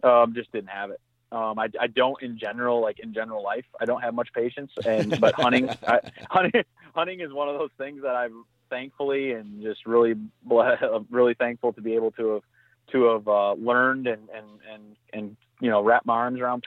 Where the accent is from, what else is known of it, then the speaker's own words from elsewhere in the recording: Michigan, United States; I mean, again, growing up in Southwest Michigan